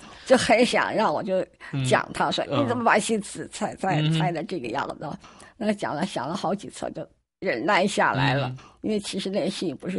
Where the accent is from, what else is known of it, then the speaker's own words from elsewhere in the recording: China; 我们中国人真的是很有智慧的一个民族